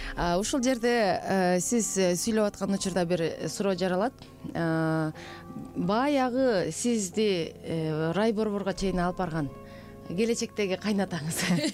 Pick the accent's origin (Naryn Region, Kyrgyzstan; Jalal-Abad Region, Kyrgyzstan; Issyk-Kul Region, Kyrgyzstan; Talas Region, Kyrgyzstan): Jalal-Abad Region, Kyrgyzstan; Jalal-Abad; also born or lived in Osh; Мисалы, мен өзүм Жалал Абаддан, анан Оштукмун деп коем. Анткени Тоошудан ары эле Ош болгон мурдачы, анан кийин өзүм Ат Башыга турмушка чыкканмын.